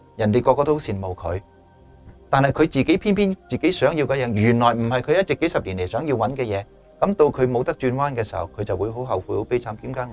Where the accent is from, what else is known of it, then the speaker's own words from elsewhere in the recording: China; 原来呢我哋中国人讲好多呢，其实就係想帮我哋，要我哋去认识自己